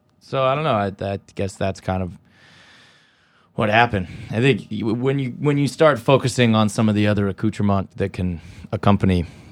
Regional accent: California, United States; Just, I'm from California.

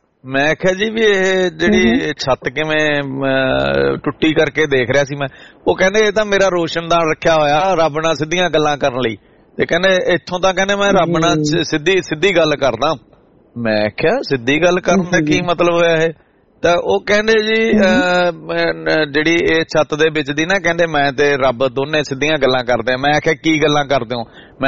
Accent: Sirsa, Haryana, India; moved away; ਹਰੀ ਸਿੰਘ ਦਿਲਵਰ ਸਾਡੇ ਸਰਸੇ ਜ਼ਿਲ੍ਹੇ ਤੋਂ ਆ, ਕਿਉਂਕਿ ਮੇਰੇ ਜ਼ਿਲ੍ਹੇ ਤੋਂ ਆ

